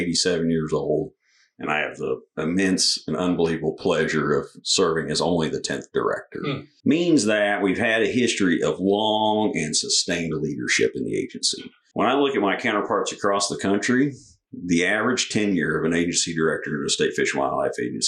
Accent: Lincoln, Missouri, United States; Grew up here. I tell folks I grew up in Lincoln, not Nebraska.

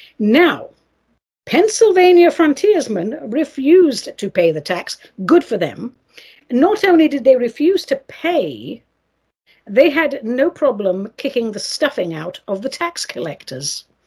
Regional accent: England, United Kingdom; I grew up in England watching Bonanza, The Virginian, and a host of other cowboy movies

